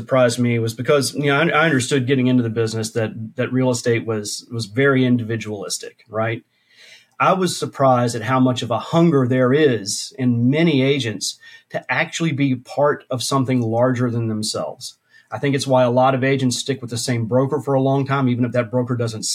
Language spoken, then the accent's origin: English; Appalachia, United States; I come from kind of a hard scrabble background, right? I grew up in Appalachia, poor family, lots of challenges.